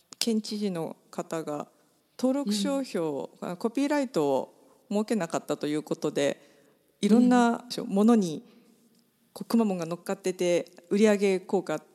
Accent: Kumamoto, Japan; 地元の熊本とあと所要で東京と中期滞在のような感じでいたら、

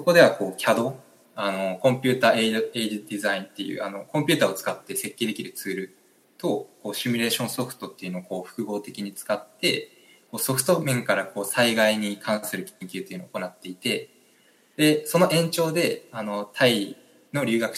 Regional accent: Chitose, Hokkaido, Japan; 北海道の千歳市っていうところが自分の地元なんですけども、まあ、そこで山田木材っていう会社があの自分の実家でして

